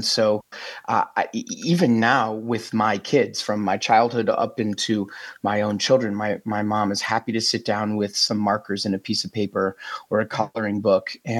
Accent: Fort Wayne, Indiana, United States; born there; I was born in Fort Wayne, Indiana, in a little area, on Pemberton Street

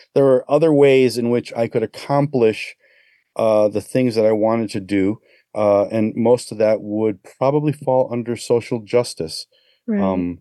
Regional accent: Chicago, Illinois, United States; first language Spanish; English is a second language; I was born a couple of decades later, born and raised in Chicago. So the funny thing about that is in the home, it was Mexico. So Spanish was my first language

